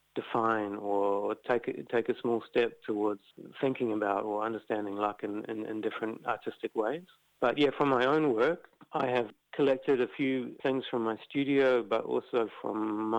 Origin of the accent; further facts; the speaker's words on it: New Zealand; kind of as a New Zealander, bringing artists together from both sides of the world